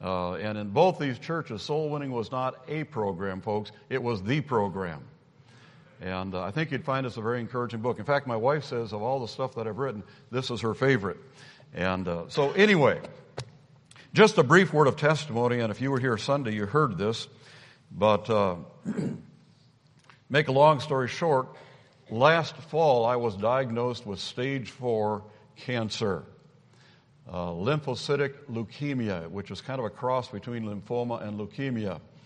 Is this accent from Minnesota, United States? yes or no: yes; Duluth, Minnesota, United States; It just looks like back home. I'm from Duluth, Minnesota. It's the coldest city in the United States